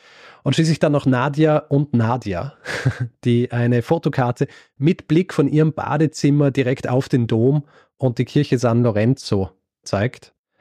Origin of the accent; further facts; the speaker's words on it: Vienna, Austria; accent: Viennese; sie hat dann irgendwie gemeint, dass sie das quasi an meinem Wiener Akzent, da war sie sich dann sicher, das bin ich.